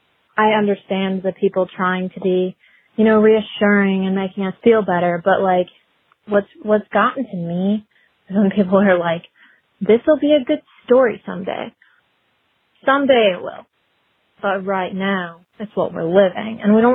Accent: Georgia, United States; I'm from Sonoya, Georgia.

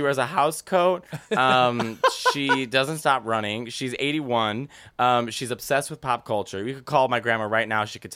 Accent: Chicago, Illinois, United States; I love that I come from Chicago.

